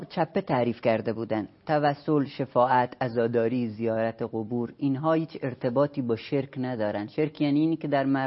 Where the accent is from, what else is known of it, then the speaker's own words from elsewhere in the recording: Iran; moved away; از ایران خارج شدم،